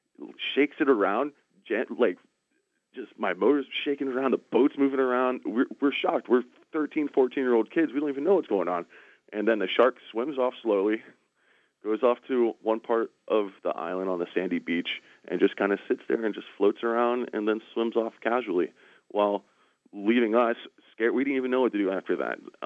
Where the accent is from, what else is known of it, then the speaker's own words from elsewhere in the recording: Miami, Florida, United States; I grew up here in Miami, and my father would take me out fishing in Biscayne Bay on a regular basis throughout my childhood. Even to today, we still fish here in Miami.